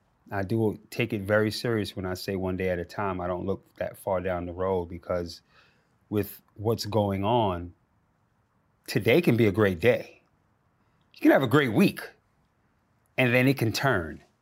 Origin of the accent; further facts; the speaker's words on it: New York City, New York, United States; now in Australia; New York City's my hometown, Australia's my home.